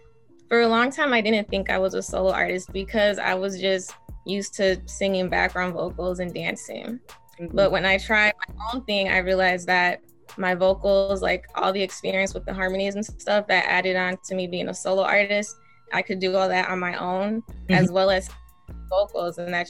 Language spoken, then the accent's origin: English; Racine, Wisconsin, United States; I'm from Racine. It's like 30 minutes away from Milwaukee.